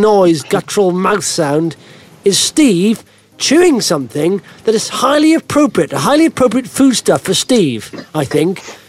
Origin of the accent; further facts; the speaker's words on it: Wales, United Kingdom; I've been looking at it as a Welsh person, quite jealous we're not in the World Cup.